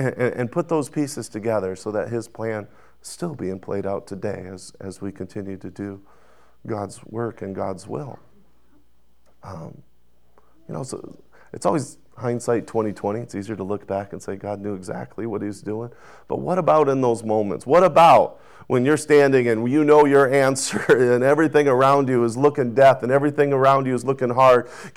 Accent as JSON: {"language": "English", "town": "Ellendale", "region": "North Dakota", "country": "United States", "tie": "born or raised there", "said": "I grew up in Ellendale, North Dakota. I was there from the second grade to eighth grade."}